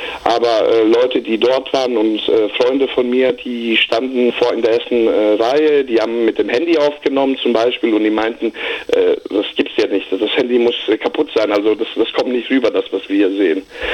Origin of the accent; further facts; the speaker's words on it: Germany; weil ich bin ja hier in Deutschland groß geworden und ich kenne ja Griechenland nur aus dem Urlaub